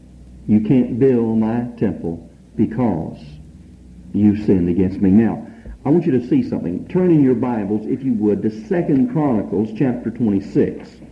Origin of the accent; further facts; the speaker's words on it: the South, United States; Because I'm a Southerner and they're from the South.